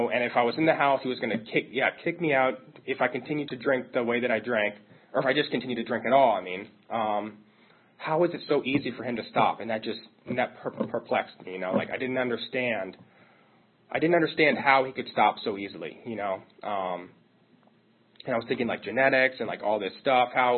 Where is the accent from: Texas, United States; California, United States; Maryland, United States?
Maryland, United States; So I grew up where I live now and where I grew up is all in the same area. I'm from Maryland. I'm from Montgomery County.